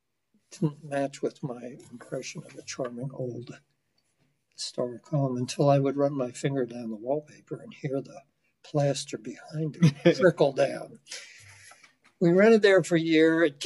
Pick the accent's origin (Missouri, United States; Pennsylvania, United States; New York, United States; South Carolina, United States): Pennsylvania, United States; Philadelphia; And I came from Philadelphia, where I grew up in a house that was one room wide and three rooms deep.